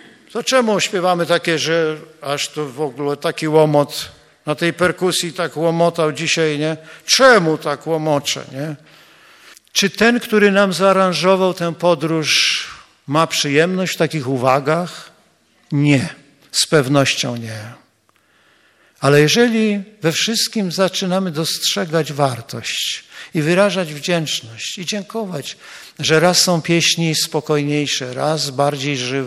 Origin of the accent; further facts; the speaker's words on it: Gdańsk, Pomeranian Voivodeship, Poland; bo jestem z Gdańska